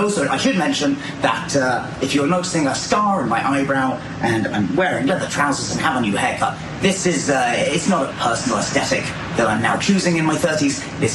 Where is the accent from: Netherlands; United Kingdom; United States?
United Kingdom; England; If we're being honest, though, the thing that made my job easiest is just being English. This is the universally recognised accent of pure evil.